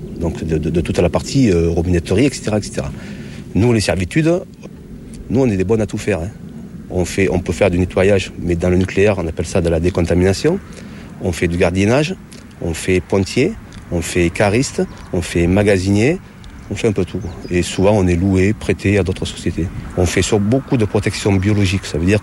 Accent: Bollène, Provence-Alpes-Côte d'Azur, France; moi je suis natif de Bolène. Bolène, c'est la ville limitrophe de la centrale de Tricastin.

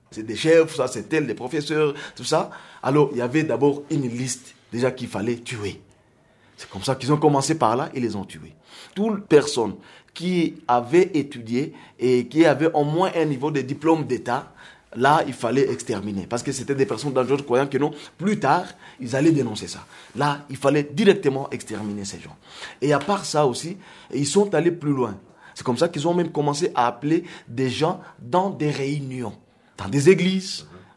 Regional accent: DR Congo; il y a même des endroits où on a déterré des os ici chez nous au Congo

